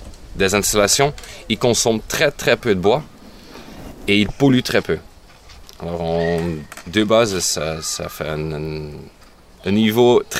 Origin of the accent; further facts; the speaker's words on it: Belgium; moved away as an adult; now in France; je suis belge d'origine et je suis arrivé en Ardèche, le sud d'Ardèche, région Lavance. Depuis 7 ans.